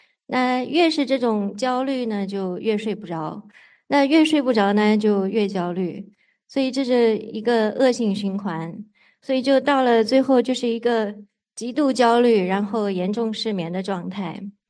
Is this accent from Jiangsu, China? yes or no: yes; Jiangsu, China; moved away as an adult; now in United States; 我是来自中国的江苏，97年的时候到美国读研究生，99年的时候来到湾区